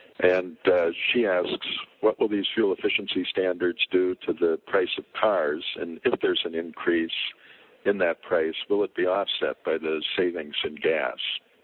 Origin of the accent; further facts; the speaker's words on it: Minnesota, United States; Next, we have a question comes from my home state of Minnesota